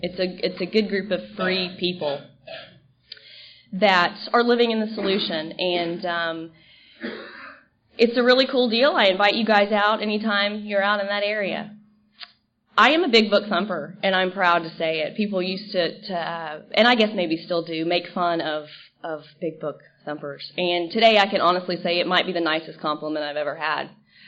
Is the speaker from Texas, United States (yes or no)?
yes; Dallas, Texas, United States; now in Seal Beach, United States; I'm originally from Dallas, Texas. I've lived in Seal Beach for about 4 months now, but I've been in California for a little over two years.